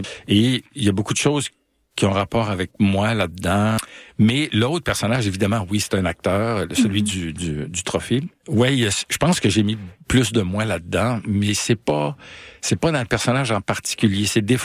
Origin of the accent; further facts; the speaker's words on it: Quebec, Canada; Moi, je viens de l'Outaouais.